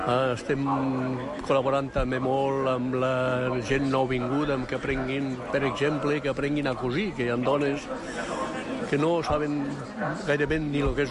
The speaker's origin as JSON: {"language": "Catalan", "town": "Balaguer", "region": "Catalonia", "country": "Spain", "said": "de Balaguer, la diòcesi d'Urgell."}